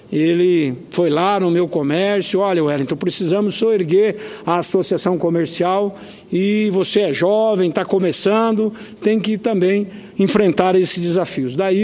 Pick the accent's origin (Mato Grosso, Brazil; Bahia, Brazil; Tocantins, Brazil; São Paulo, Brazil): Mato Grosso, Brazil; Rondonópolis; Rondonópolis, a minha cidade natal